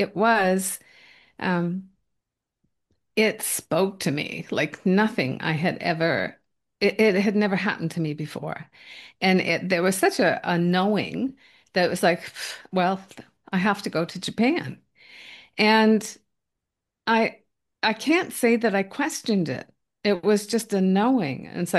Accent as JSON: {"language": "English", "region": "Nova Scotia", "country": "Canada", "tie": "born or raised there", "also_born_or_lived": "Newfoundland", "said": "I grew up in Nova Scotia, which is on the east coast of Canada. I went to, or I started university in Newfoundland, which was going as far east as you could go."}